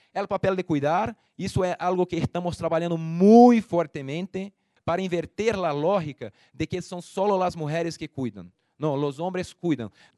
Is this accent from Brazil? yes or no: yes; Brazil; Spanish is a second language; Yo vengo de Brasil